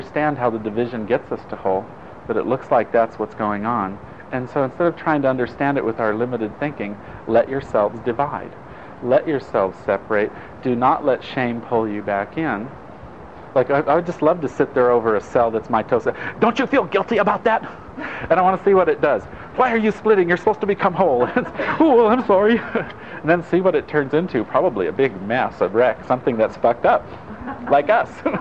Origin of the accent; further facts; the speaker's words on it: Italy; I grew up in Italy, or Europe, and in general, Italy primarily.